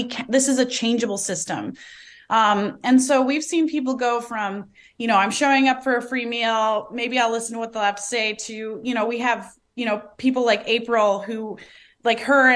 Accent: Detroit, Michigan, United States

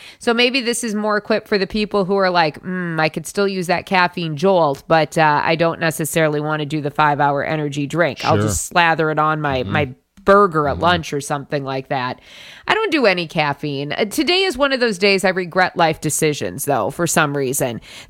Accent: South Dakota, United States; when I was growing up in South Dakota.

